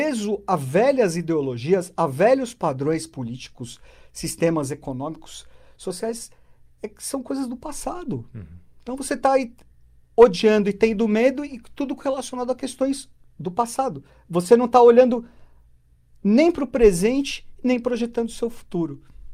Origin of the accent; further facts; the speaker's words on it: Brazil; E lembrando outra coisa, nós como brasileiros, como cidadãos do mundo, é nossa obrigação também enfatizar